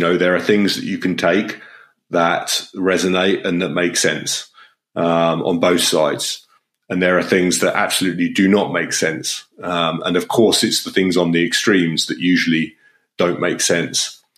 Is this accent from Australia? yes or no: no; United Kingdom; now in France; as a Brit living in France